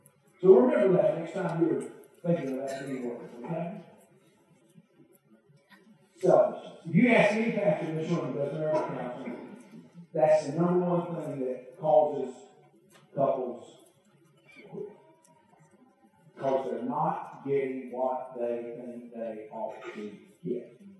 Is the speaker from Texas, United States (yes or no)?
no; Alabama, United States; I mean, I'm from Alabama, so we get some kind of shot.